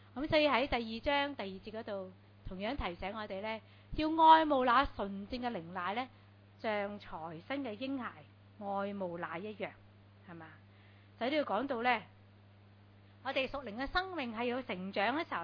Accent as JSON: {"language": "Cantonese", "country": "Hong Kong", "said": "我想到我哋香港人咧，都好多嘅失望，好多嘅无奈"}